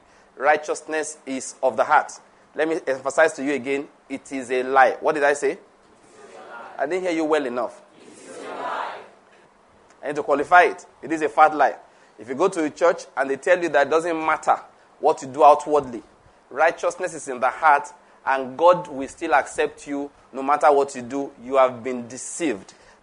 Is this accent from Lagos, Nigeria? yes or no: no; Ogun, Nigeria; You say, you know I'm from Ogun State. In our state is how you behave.